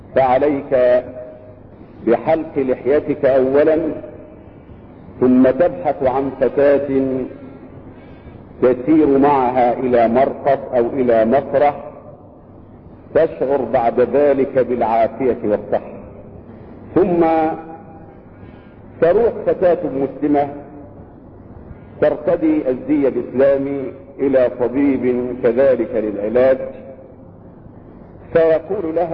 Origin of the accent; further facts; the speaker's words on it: Egypt; في بلدنا مصر